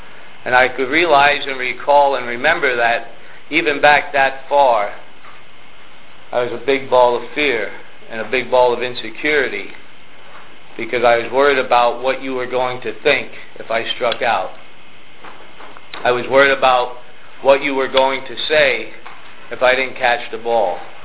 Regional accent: Emmaus, Pennsylvania, United States; I grew up in Emmaus.

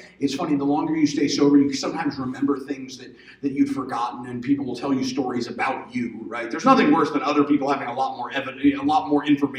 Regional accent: Maryland, United States; now in Texas, United States; I grew up down in Maryland, right? And I live out in Texas now. And Maryland's a small state, right?

